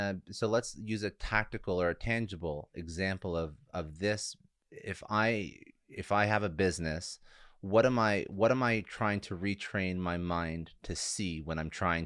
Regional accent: Canada; I'll take a hockey analogy because I'm Canadian.

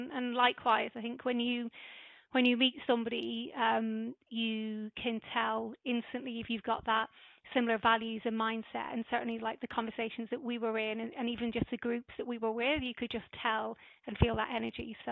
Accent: Dublin, Leinster, Ireland; also born or lived in Padiham; although I grew up predominantly in Dublin, I was actually born in Lancashire, which not many people know. But I'm so I was born in a little town called Padiham, near Burnley, and two Irish parents who had moved over.

